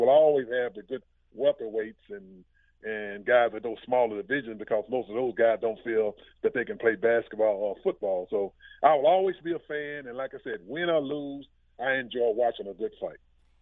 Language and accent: English; Tennessee, United States; Like I said, I grew up in Tennessee on a farm.